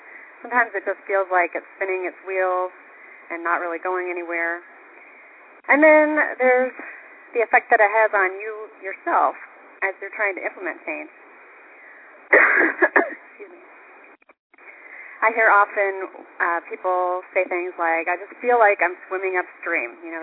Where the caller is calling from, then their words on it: Atlanta, Georgia, United States; I'm calling from Atlanta, Georgia.